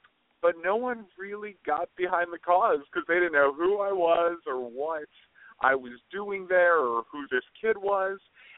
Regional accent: Wheeling, Illinois, United States; I grew up in Wheeling, Illinois. It's a small suburb about 25 miles outside of Chicago, and like everyone, I moved to L.A. to be an actor

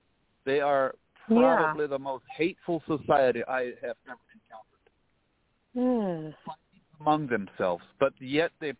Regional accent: Dover, Delaware, United States; I was born and raised in Dover, Delaware, as an Amish child.

